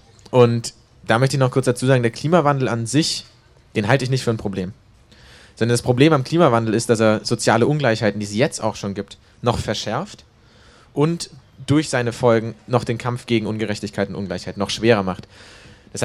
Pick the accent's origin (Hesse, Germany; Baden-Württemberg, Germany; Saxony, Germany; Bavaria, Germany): Baden-Württemberg, Germany; Stuttgart; Ich komme eigentlich aus Stuttgart, aber ich kann kein Schwäbisch schwätze.